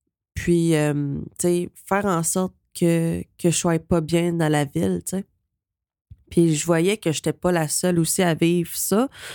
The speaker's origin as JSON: {"language": "French", "town": "Saint-Bruno-de-Montarville", "region": "Quebec", "country": "Canada", "tie": "born there", "lives_now": "Quebec City, Canada", "said": "j'ai 34 ans, je suis chinoise cambodgienne, j'habite présentement à Québec, mais ma ville native c'est Saint-Bruno de Montarville, je suis née là. Puis moi j'ai pas mal vécu ma jeunesse à Saint-Bruno"}